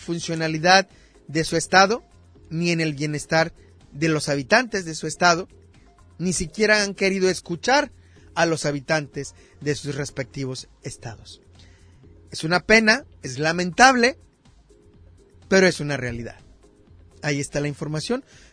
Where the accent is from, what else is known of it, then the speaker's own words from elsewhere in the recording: Tamaulipas, Mexico; Tamaulipas, de donde yo soy originario